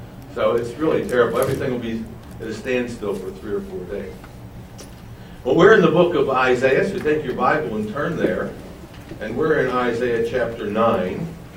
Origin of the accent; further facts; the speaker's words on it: Baltimore–Washington area, United States; now in Dallas, United States; Well, you know, I'm from the Baltimore, Washington, D.C. area. I'm glad I'm not back there this week.